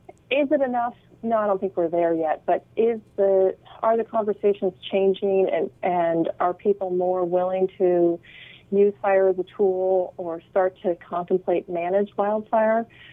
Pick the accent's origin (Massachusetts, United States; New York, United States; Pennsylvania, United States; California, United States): California, United States; like my own place where I grew up in Humboldt County, I mean, it hasn't seen fire since the 1940s, and the fuel load is immense.